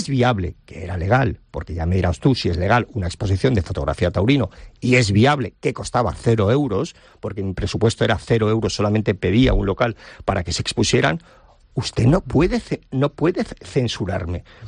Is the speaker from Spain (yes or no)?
yes; Valencian Community, Spain; una pérdida de nuestra identidad como valencianos.